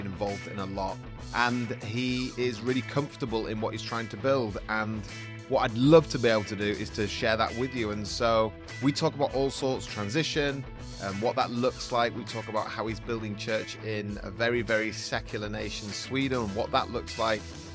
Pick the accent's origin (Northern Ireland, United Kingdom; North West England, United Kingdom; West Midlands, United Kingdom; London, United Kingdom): West Midlands, United Kingdom; Birmingham; born there; Yeah, so I've got Brummie roots and born in Birmingham Hospital and lived there for a couple of years.